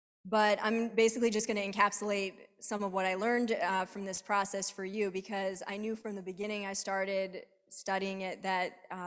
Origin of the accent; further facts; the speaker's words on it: North Carolina, United States; When we moved here in 2015 from North Carolina, which is where I'm from, everything was changing for us.